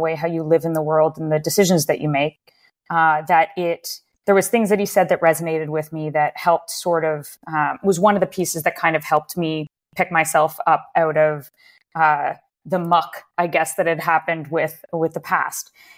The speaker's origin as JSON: {"language": "English", "town": "Waterloo", "region": "Ontario", "country": "Canada", "tie": "born or raised there", "said": "I grew up in Waterloo. That's about an hour or so outside of Toronto, in Canada. And I grew up with two parents that were incredibly hardworking. My mom is from Lebanon, and she came over at a young age. And my dad was born in Canada."}